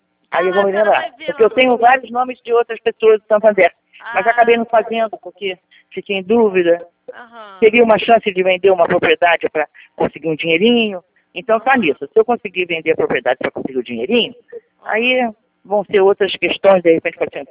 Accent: Brazil; porque eu sou brasileira

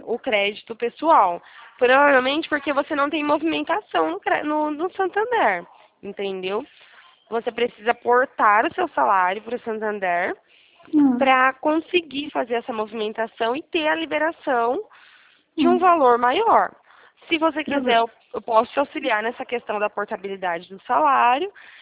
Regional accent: Araras, São Paulo, Brazil; Sou daqui de Araras.

